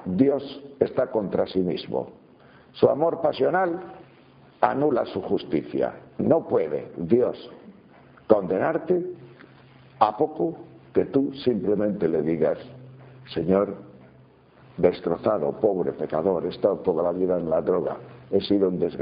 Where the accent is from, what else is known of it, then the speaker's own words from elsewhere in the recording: Tejerina, Castile and León, Spain; yo jamás en mi vida he visto en Tejerina, que es mi pueblo, algo que se parezca